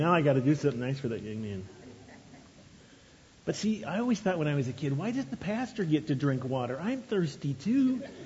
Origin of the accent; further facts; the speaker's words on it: Oregon, United States; I grew up in the Oregon area going to a conservative Baptist church.